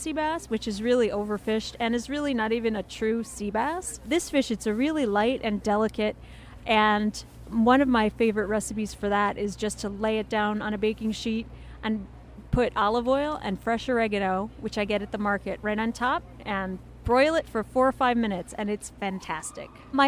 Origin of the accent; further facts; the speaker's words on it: Mattituck, New York, United States; We're from Matituck on the North Fork